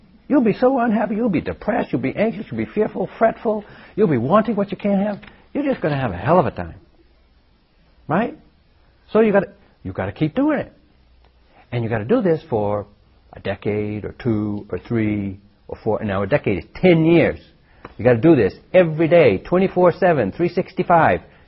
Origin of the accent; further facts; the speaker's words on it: New England, United States; When I was growing up in New England, my parents were of the generation where my mother said